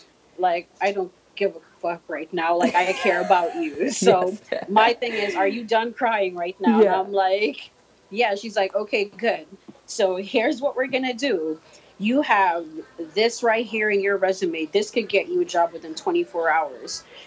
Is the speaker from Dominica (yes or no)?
yes; Dominica; However, I was born and raised in Dominica, so I grew up around in that culture.